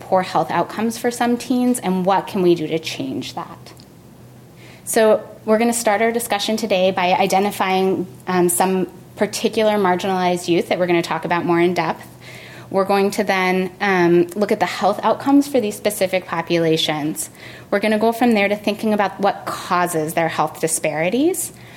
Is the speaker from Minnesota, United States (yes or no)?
no; New Mexico, United States; So I grew up in New Mexico. As you guys know, it is a fairly rural state. It's a state that borders Mexico.